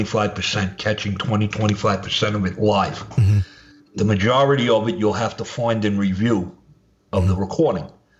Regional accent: Brooklyn, New York, United States; born or raised there

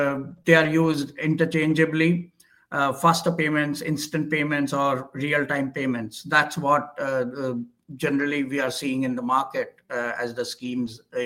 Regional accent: India; growing up in India, that's what we are used to.

